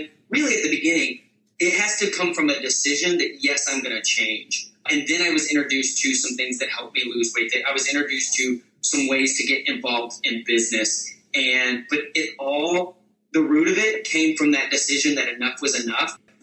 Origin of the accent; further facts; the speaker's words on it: Texas, United States; I always talk about this as, you know, growing up in West Texas, I was a kid that I did enjoy performing and entertaining people.